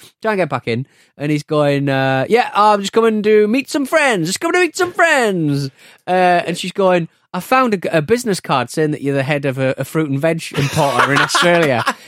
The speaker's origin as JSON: {"language": "English", "country": "Canada", "said": "Not as a Canadian."}